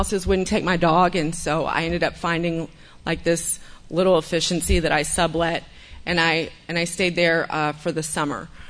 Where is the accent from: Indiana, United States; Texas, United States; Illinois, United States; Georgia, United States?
Texas, United States; Dallas; now in Austin, United States; I am from Dallas, so I went back to Dallas, and I kind of gathered my things and decided I was going to move down here to Austin.